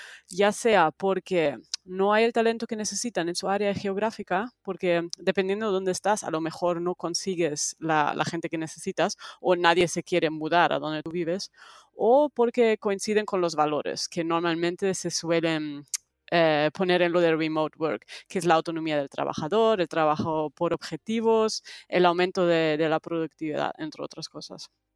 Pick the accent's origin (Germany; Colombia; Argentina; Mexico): Germany; now in Spain; soy alemana originalmente, pero ahora llevo en España 12 años, si no me equivoco.